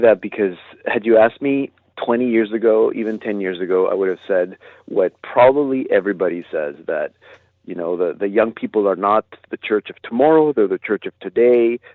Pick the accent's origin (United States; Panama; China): Panama; Because I am from Panama, I had the chance, of course, to get involved